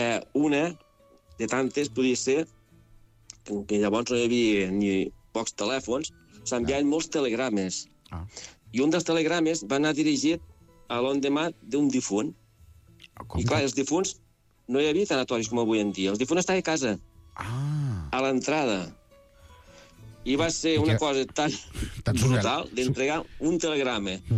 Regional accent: Torregrossa, Catalonia, Spain; Jo vaig treballar 10 anys a Torregrossa, al meu poble natal, i la resta a Lleida, fins que em vaig jubilar als 60 anys.

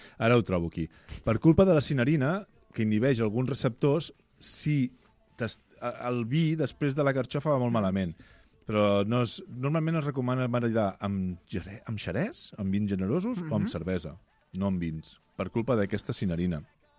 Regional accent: Valencian Community, Spain; vosaltres sabeu que vinc una mica del Baix Maestrat, i allà tenim Benicarló, la carxofa de Benicarló

